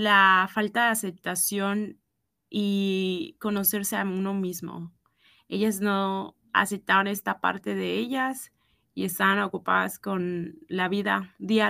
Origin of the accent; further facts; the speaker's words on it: Acapulco, Guerrero, Mexico; also born or lived in Guadalajara; yo soy de México, nací en Guadalajara, viví un tiempo ahí y después nos fuimos a vivir a Acapulco. Y viví en Acapulco hasta mis 18, 17 años. Volví a Guadalajara a estudiar la universidad